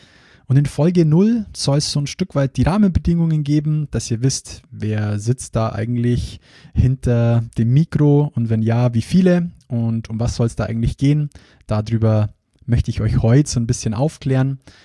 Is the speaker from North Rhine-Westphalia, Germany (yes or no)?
no; Bavaria, Germany; accent: Bavarian; hier am Standort im wunderschönen Ingolstadt. Ich hoffe, ihr verzeiht mir auch zwischendurch immer wieder meinen bayerischen Dialekt.